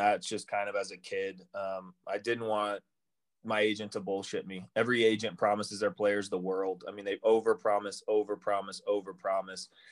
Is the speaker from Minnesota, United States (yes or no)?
no; Boise, Idaho, United States; I'm from Boise, Idaho.